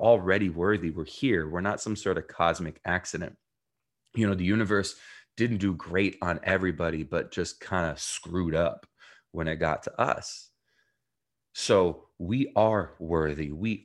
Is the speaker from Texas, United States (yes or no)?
no; New Jersey, United States; also born or lived in Jerusalem, Israel / South Africa; I was born in Jerusalem, Israel, grew up in New Jersey, and spent a year between there living in South Africa